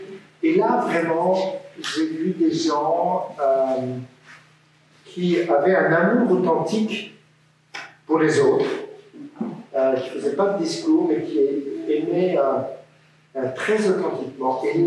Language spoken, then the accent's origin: French; Normandy, France; born there; moi, je suis né donc en France, en Normandie.